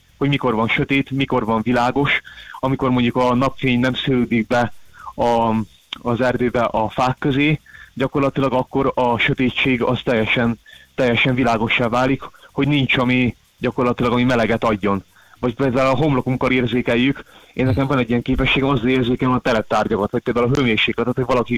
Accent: Hungary; Félváról vagyok

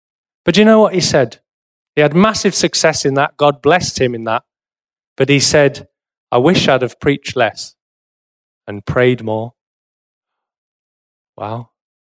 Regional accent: South East England, United Kingdom; I've left Teesside. I didn't like it very much because I'm from Kent, the Garden of England.

